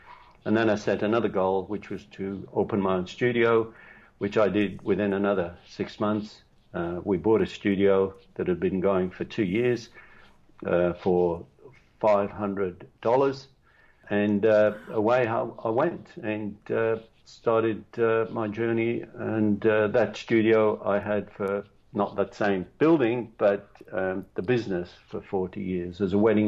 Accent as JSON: {"language": "English", "region": "England", "country": "United Kingdom", "tie": "born there", "said": "I was born in England, small town."}